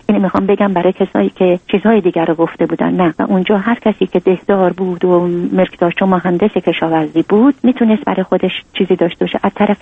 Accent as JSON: {"language": "Persian", "country": "Iran", "tie": "born or raised there", "moved": "as an adult", "said": "من 7 8 تا زندگی در ایران عوض کردم تا تونستم. دیگه دیدن هیچ چاره‌ای ندارم که اون مملکتم و زادگاهم و خاطرات زندگی و کودکی و نوجوانیم و گذاشتم اومدم."}